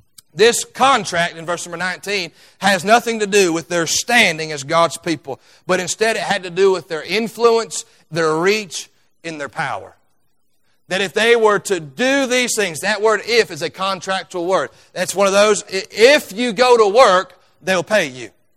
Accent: United States; That's what I do, because I'm American.

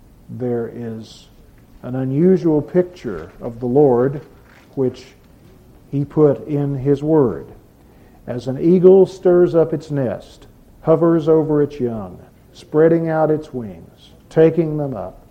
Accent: Texas, United States; or way out in West Texas to a very beautiful cave beyond my hometown, the Caverns of Sonora

